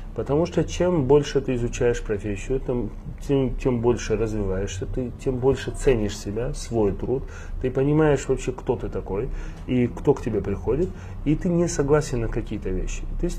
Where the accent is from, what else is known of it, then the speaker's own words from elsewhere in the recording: Yekaterinburg, Sverdlovsk Oblast, Russia; also born or lived in Makhachkala / Moscow; я из семьи военных, соответственно, куда они, туда и я. Угу. Родился в Екатеринбурге, базу начала, скажем так, образования получал там, переехал потом в Махачкалу.